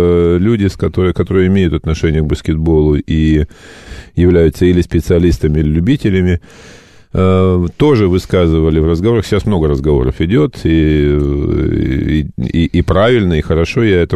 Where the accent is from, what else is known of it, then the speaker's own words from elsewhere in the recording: Krasnoyarsk, Krasnoyarsk Krai, Russia; я вырос в Красноярске, и вот в той малогабаритной хрущевской квартире